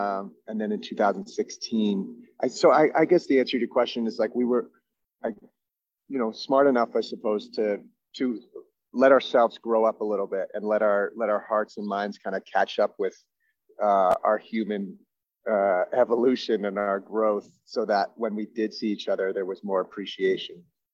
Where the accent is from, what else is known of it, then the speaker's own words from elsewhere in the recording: Massachusetts, United States; Sean Fanning is from the Cape, so he's from my home state.